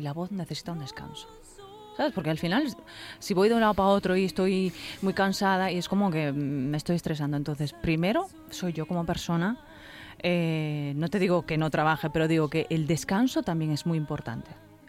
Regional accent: Tomiño, Galicia, Spain; Yo soy de Tomiño. Es del Baixo Miño, cerquita de Portugal. Yo tengo muchísima influencia portuguesa.

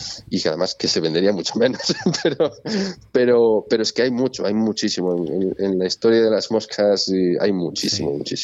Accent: Galicia, Spain; yo creo que, como buen gallego, creo que todo es relativo

